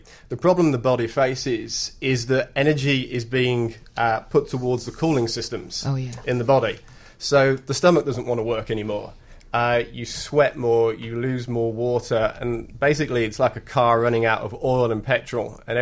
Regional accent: Birmingham, West Midlands, United Kingdom; Originally from England, Birmingham.

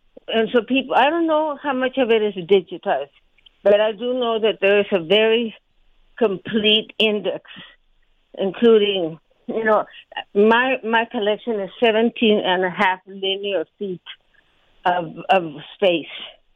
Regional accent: Sonora, Mexico; We always had a Mexican meal for lunch.

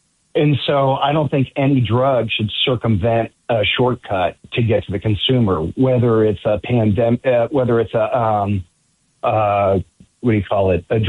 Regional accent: Great Bend, Kansas, United States; I grew up in Great Bend.

